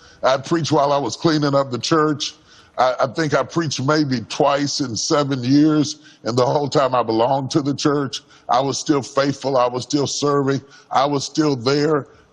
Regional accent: Charleston, West Virginia, United States; I grew up in Charleston, West Virginia, and the population, I think, is around 40,000 people in the city of Charleston.

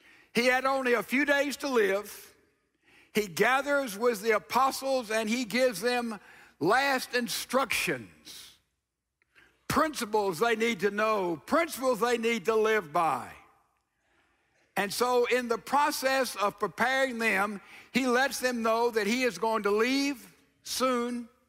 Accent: Laurel, Mississippi, United States; That's about the distance from here to my hometown of Laurel, Mississippi.

